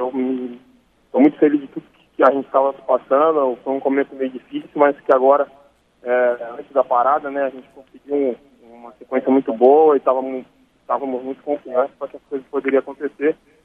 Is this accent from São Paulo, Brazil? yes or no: yes; Americana, São Paulo, Brazil; Sou de Americana, sou natural, nascido, que está daqui.